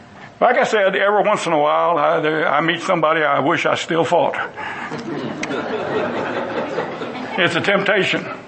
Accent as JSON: {"language": "English", "region": "Texas", "country": "United States", "tie": "born there", "said": "I thank God I was born in Texas."}